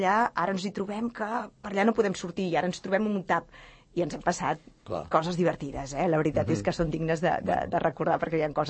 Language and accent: Catalan; Sant Cugat del Vallès, Catalonia, Spain; born there; Jo sóc nascuda a Sant Cugat.